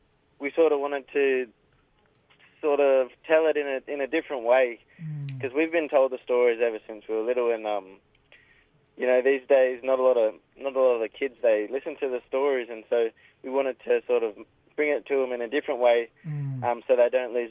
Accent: Fingal Head, New South Wales, Australia; I'm from the Bundjalung mob in the Kuchumbara clan down in Finglehead.

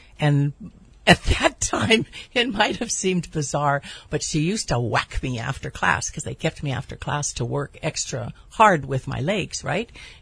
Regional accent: Honolulu, Hawaii, United States; Born and raised Honolulu, Hawaii, Kapi'olani Hospital. All six of us.

